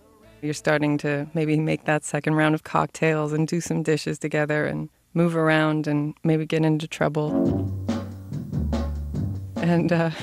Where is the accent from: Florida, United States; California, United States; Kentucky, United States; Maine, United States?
Kentucky, United States; Louisville; I'm from Louisville, Kentucky.